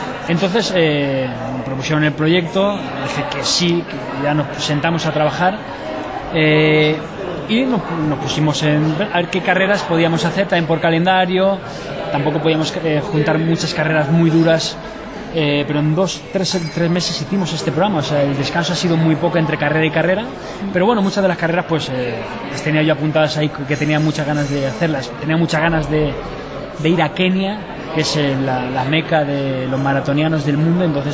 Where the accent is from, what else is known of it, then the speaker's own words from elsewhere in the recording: Barcelona, Catalonia, Spain; moved away as an adult; now in Madrid, Spain; en Barcelona yo soy catalán, entonces cuando llegué a Madrid a trabajar